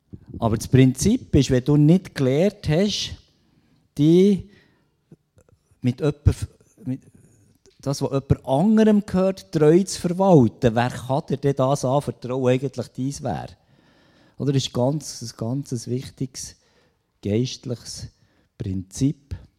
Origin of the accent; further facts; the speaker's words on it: Switzerland; Und wo wir gerade als Schweizer eine sehr starke Fehlprägung mit auf einen Weg überkommen